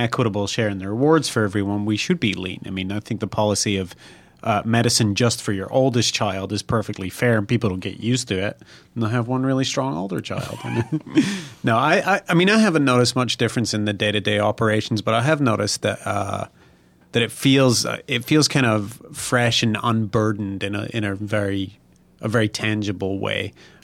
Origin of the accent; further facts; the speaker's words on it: Scotland, United Kingdom; Yeah, I try and save money where we can, but that's because I'm Scottish